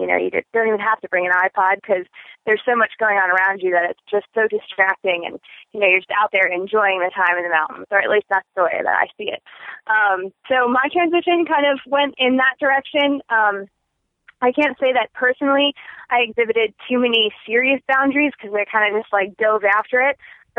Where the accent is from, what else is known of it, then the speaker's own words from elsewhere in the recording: New Jersey, United States; Where I grew up in New Jersey, there's this place called Watchung Reservation that has some pretty neat trails.